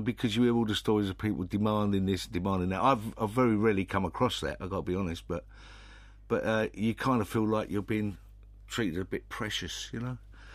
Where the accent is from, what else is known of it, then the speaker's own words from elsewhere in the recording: London, United Kingdom; My accent's totally different to what I remember Londoners talking like. Even Dockers, when I was a kid, you know, they had a kind of a nicer way of talking.